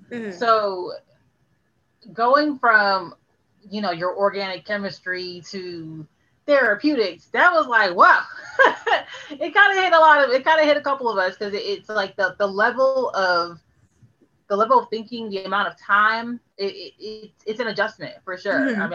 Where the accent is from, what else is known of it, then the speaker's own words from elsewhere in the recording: Florida, United States; I'm from Florida, sure, but I can move to Georgia.